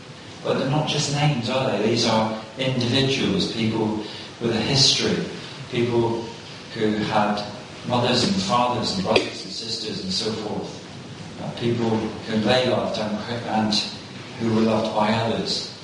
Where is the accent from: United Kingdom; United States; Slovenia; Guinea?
United Kingdom; Plymouth, South West England; Growing up in Plymouth, of course, one of the great naval towns